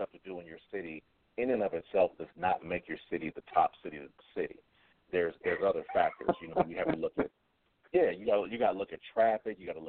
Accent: Ohio, United States; And I'm from Ohio, though. Can't be too much different.

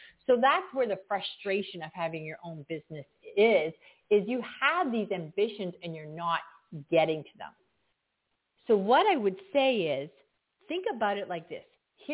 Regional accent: Canada; Yeah, I'm from Canada, so I call it snowbanking.

